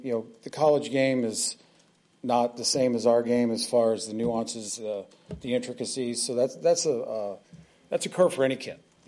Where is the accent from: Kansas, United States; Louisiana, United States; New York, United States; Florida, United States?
Florida, United States; now in Green Bay, United States; Yeah, this is my first year in Green Bay, too. I'm from Florida, so I'll let you know when I go through that.